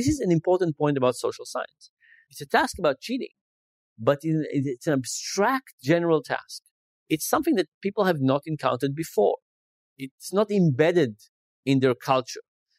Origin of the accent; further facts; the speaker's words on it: Israel; I grew up in Israel.